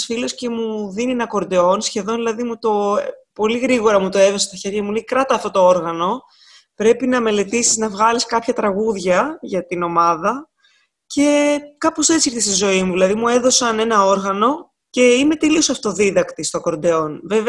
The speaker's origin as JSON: {"language": "Greek", "town": "Athens", "region": "Attica", "country": "Greece", "tie": "born there", "said": "Έχω γεννηθεί, αλήθεια είναι στην Αθήνα, αλλά η καταγωγή μου είναι από την Ήπειρο. Δηλαδή όλοι μου οι συγγενείς, παππούδες και τα λοιπά, έχω έτσι ιδιαίτερη σχέση με το χωριό μου."}